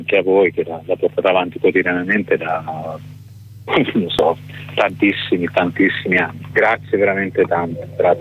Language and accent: Italian; Perugia, Umbria, Italy; essendo perugino, però un vuoto di memoria proprio.